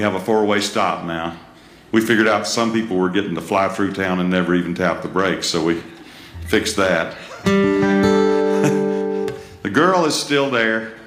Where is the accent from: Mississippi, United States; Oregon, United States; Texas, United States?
Mississippi, United States; Belmont; My hometown, Belmont, Mississippi, up in the northeast corner, there were about 900 people there when I was born.